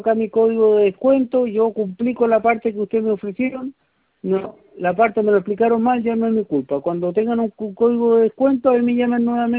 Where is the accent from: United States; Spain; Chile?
Chile; Acá tengo todo anotado porque soy ordenadito, como buen chileno.